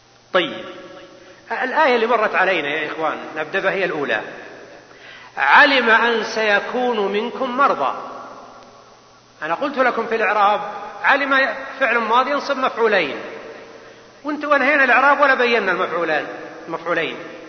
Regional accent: Buraydah, Al-Qassim, Saudi Arabia; وأنا من بريدة

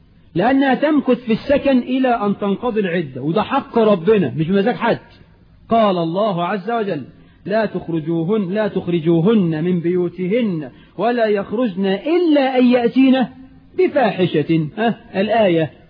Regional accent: Egypt; احنا كمصريين

